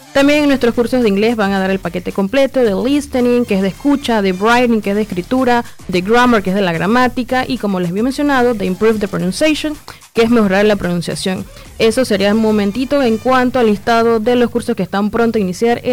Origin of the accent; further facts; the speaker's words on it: Panama; como decimos aquí, como el panameño, un gringo